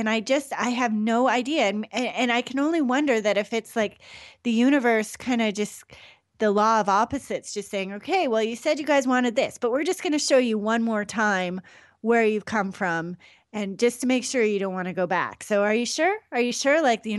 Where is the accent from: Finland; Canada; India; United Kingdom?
Canada; now in United States; Myself, I grew up in Canada.